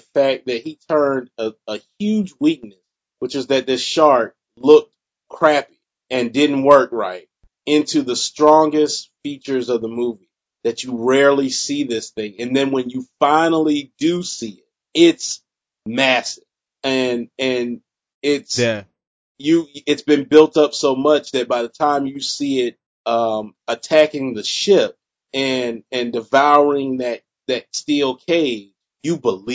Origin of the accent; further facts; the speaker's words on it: the South, United States; growing up in the South and seeing shade tree mechanics here